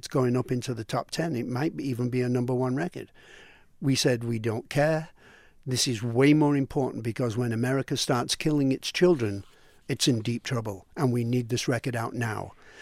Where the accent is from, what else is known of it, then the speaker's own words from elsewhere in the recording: Salford, North West England, United Kingdom; I come from Salford, which is a suburb of Manchester, but the Free Trade Hall is in Manchester City itself.